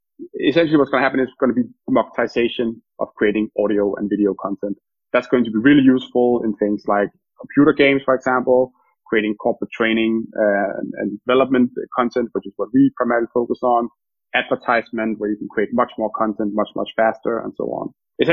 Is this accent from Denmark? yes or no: yes; Denmark; moved away as an adult; now in London, United Kingdom; My own personal background is that I'm from Denmark